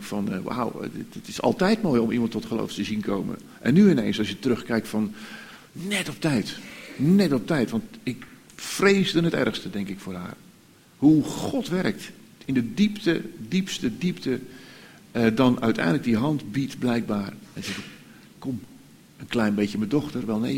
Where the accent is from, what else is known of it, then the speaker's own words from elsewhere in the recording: Netherlands; En dan zijn wij Nederlanders toch nog geneigd van, om daar even een schepje bovenop te doen.